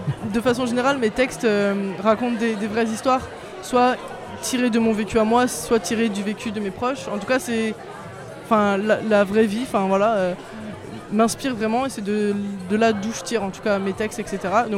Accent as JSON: {"language": "French", "town": "Villefranche", "country": "France", "said": "du coup, moi je suis de Villefranche."}